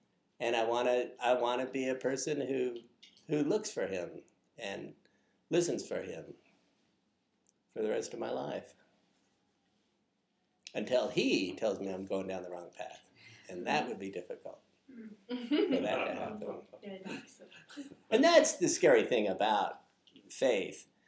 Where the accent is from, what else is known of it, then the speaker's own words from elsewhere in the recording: United States; I'm proud to be an American